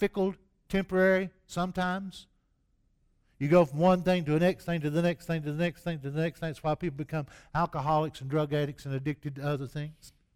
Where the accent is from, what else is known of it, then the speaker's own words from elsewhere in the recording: the South, United States; accent: Southern; I guess maybe it's my southern accent. I'm judged as soon as I start talking anyway.